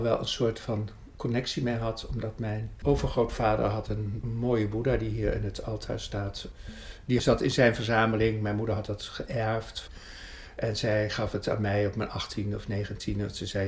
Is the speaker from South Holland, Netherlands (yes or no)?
no; Haarlem, North Holland, Netherlands; Ik kom uit Haarlem.